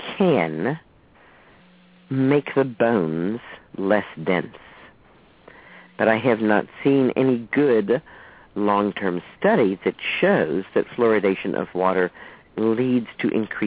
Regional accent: Texas, United States; I grew up in Texas. And I grew up in Texas in the 50s.

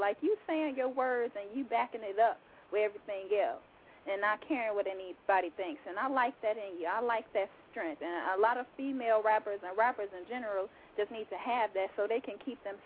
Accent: Chicago, Illinois, United States; I'm from Illinois, Chicago born, living in the suburbs right now.

